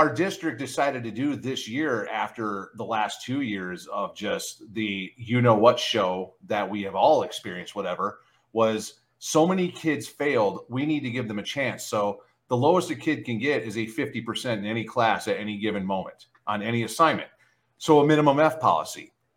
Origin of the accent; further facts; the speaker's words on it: Michigan, United States; now in Las Vegas, United States; I grew up in schools in Michigan where it was a 4.0 grading scale. You could not get higher than a 4.0. And then I moved to Las Vegas